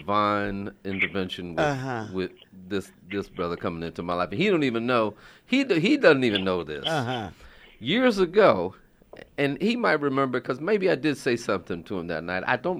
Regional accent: Connecticut, United States; also born or lived in West Virginia; I came from West Virginia, and I went to Connecticut to be a part of the last group of kids that were bused in Connecticut

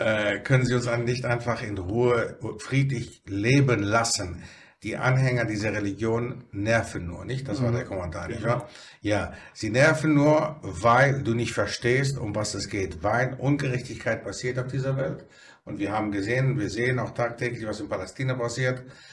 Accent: Greece; also born or lived in Germany; Ja, ich bin europäischer Muslim, ich bin Grieche und Deutscher. Ich lebe in Europa, ich lebe in England, ich lebe in Griechenland, ich lebe in Deutschland.

